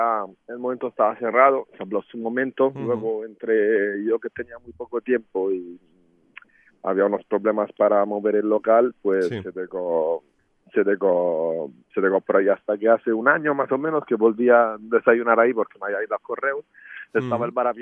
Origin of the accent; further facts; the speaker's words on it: Rome, Lazio, Italy; yo soy de Roma